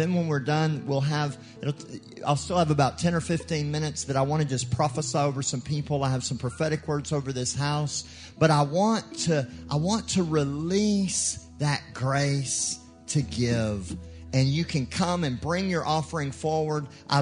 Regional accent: United States; I'm American. I don't know how to do it.

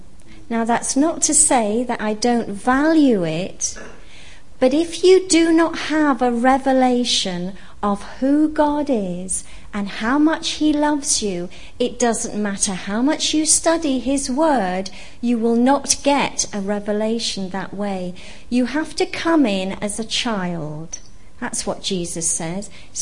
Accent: United Kingdom; accent: British English; You know, being British English, some people find it strange the way I use the word lovely.

